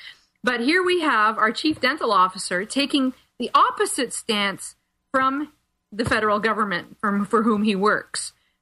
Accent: London, Ontario, Canada; here in my hometown in London, Ontario

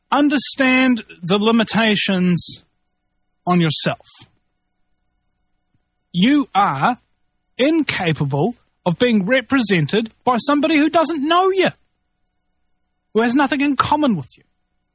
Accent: New Zealand; unlike many hosts on this network, I'm from New Zealand.

